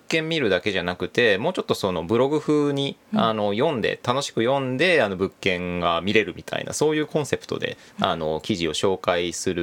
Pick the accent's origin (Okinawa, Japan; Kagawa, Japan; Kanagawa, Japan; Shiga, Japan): Shiga, Japan; 僕滋賀県出身で、あ、はいまあ、京都大学に通ってたんですよ。学部の時はだから実家から通ってて、